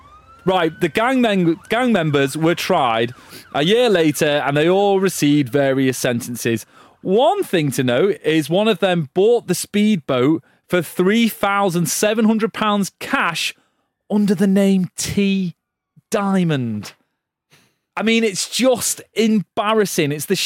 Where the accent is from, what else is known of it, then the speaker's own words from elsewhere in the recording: London, United Kingdom; accent: London; Sorry to anyone that's offended at my London accent, but that's exactly how you talk.